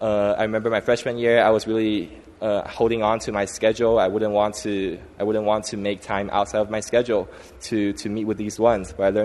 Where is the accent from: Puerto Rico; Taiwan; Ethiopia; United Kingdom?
Taiwan; now in United States; I didn't grow up in a church life. I grew up in Taiwan without a Christian background.